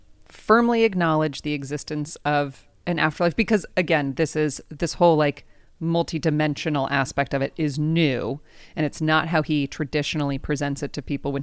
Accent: San Diego, California, United States; I grew up here in San Diego.

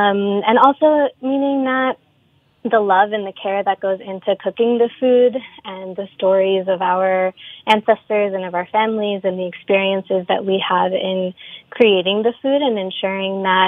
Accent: New York, United States; Yeah, so my family is from Punjab in India. Although I was born and raised here in New York

